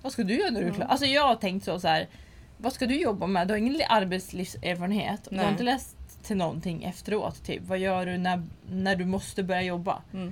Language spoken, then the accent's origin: Swedish; Sweden; vi är svenskar